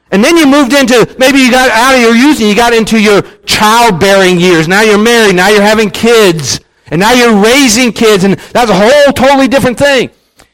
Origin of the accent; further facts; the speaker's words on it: West Virginia, United States; When I was 15, now, at 16, this is growing up in West Virginia, at 16, we could get our driver's license.